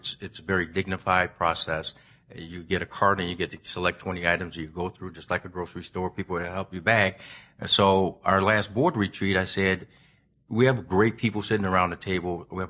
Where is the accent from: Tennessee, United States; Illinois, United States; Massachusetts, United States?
Illinois, United States; Chicago; and I am from Chicago, so you don't sit along, but we're a good neighbor.